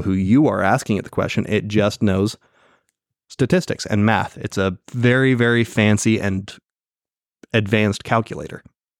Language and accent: English; United States; I don't know about anything other than English. I'm American, and I only care about us.